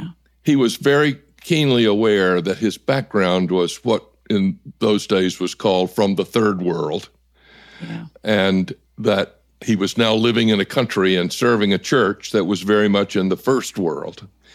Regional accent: the South, United States; And I can tell you as a Southerner, it is hard to face your past.

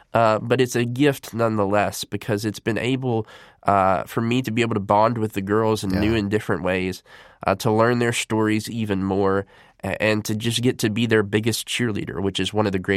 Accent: Statesville, North Carolina, United States; especially for my hometown community where I live of Statesville

